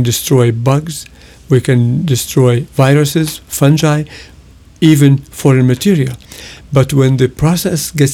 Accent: Lebanon; we grow olives in where I grew up in Lebanon

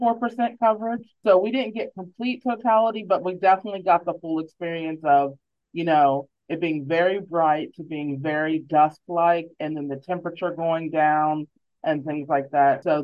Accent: Parkersburg, West Virginia, United States; It was at in my hometown, Parkersburg, West Virginia, and my cousins actually worked there.

